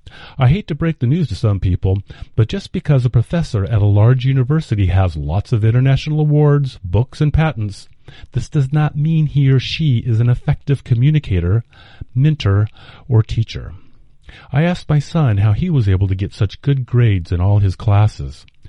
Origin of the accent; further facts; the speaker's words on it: California, United States; I grew up in California, went to college in California, and like most West Coast parents